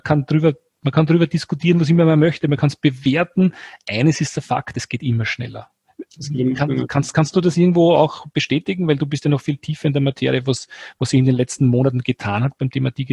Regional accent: Austria; Das ist bei uns in Österreich eine Region, die ist, im südlichen Österreich

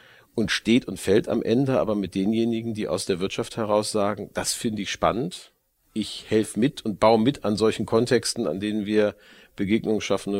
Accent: Hamburg, Germany; Und mindestens seitdem haben wir als Hamburger kein Problem damit, mit Kultur auch Geld zu verdienen.

